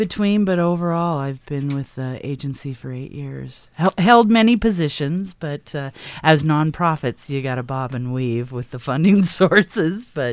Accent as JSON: {"language": "English", "town": "North Pole", "region": "Alaska", "country": "United States", "said": "Well, I'm originally from North Pole, Alaska, if you can believe that."}